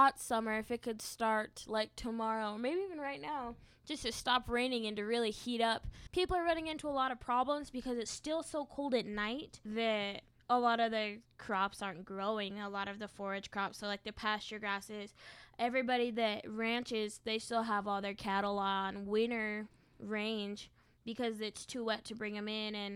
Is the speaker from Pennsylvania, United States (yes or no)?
no; Tremont, Utah, United States; As I mentioned before, I'm from Tremont, and there's been a lot of flooding just in Box Elder County in general.